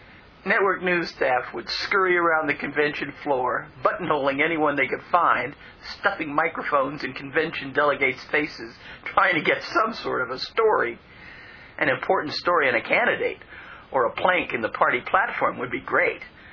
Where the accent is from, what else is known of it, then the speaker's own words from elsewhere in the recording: United States; Speaking of watershed events, in my life as an American, I have witnessed three amazing historical moments.